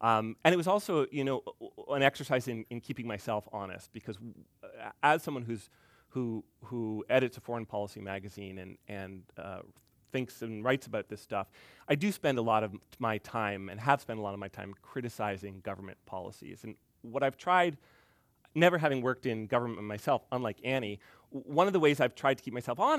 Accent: Canada; Windsor, Ontario. So I had a very bi-national existence. And for most of my life, I was used to Americans making fun of the fact that I was Canadian.

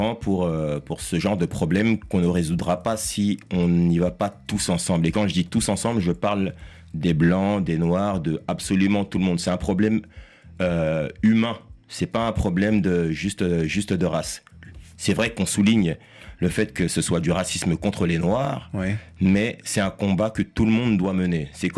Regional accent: Central African Republic; Mais moi-même, je suis centrafricain

